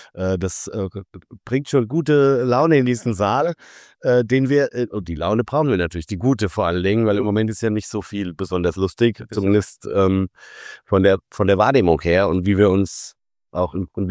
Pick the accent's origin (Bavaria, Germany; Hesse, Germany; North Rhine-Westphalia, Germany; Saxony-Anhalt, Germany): Hesse, Germany; Frankfurt; born there; Ich bin in Frankfurt geboren